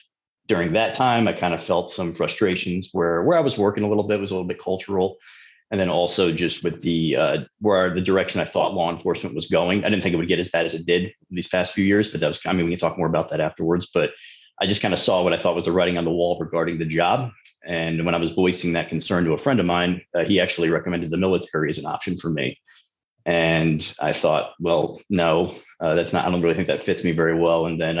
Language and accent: English; Connecticut, United States; I grew up in Connecticut.